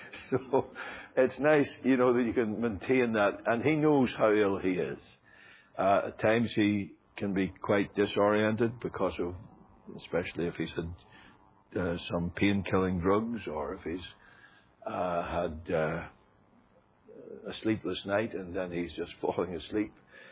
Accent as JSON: {"language": "English", "region": "Northern Ireland", "country": "United Kingdom", "said": "Now, you'll know that I'm from Northern Ireland."}